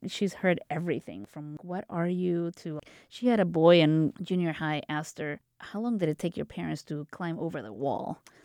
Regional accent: Costa Rica; English is a second language; moved away; Because my kids knew that I grew up in Costa Rica. They knew the basics. They didn't know why we left and why we're here

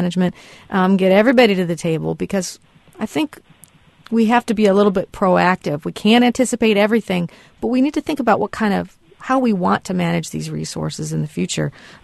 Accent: Montana, United States; Montana is my home state, and that's where I'm from, so I'm very familiar with these big swaths of clear-cut mountainsides

